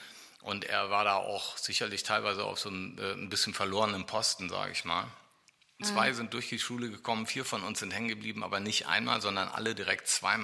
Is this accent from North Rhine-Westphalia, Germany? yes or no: yes; Düsseldorf, North Rhine-Westphalia, Germany; Wir haben im Vorort gewohnt, damals hieß das ja alles noch Düsseldorf-Nettmann. Mhm. Ich bin in Düsseldorf geboren, wir haben eine Zeit lang gegenüber vom Eisstadion gewohnt, in einer kleinen Wohnung.